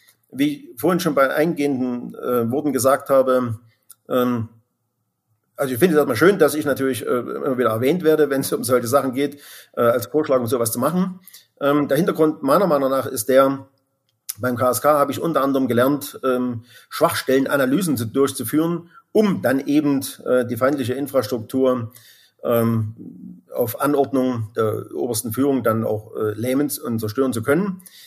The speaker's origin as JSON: {"language": "German", "region": "Thuringia", "country": "Germany", "tie": "born there", "said": "Ja, also ich bin im Osten geboren, in Thüringen. Und zur Wende war ich genau 18 Jahre alt."}